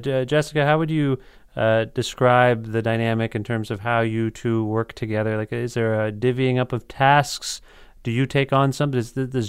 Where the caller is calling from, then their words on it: Ontario, Canada; I'm calling from Ontario.